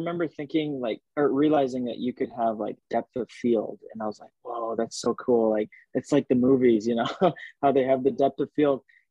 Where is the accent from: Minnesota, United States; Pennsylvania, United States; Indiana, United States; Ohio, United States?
Minnesota, United States; Rochester; I'm from Rochester, Minnesota, and the great state of all the lakes.